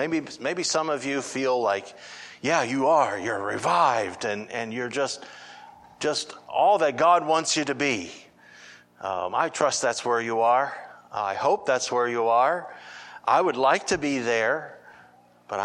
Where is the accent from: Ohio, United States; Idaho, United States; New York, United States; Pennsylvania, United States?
Ohio, United States; I'm from Ohio, from the Faith Christian Fellowship congregation in Ohio.